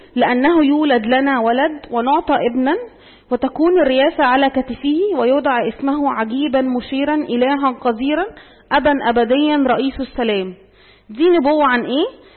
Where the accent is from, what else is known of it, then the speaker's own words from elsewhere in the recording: Egypt; فالثلاث آيات دول في الإصحاح 19 ليهم حاجات عندنا في مصر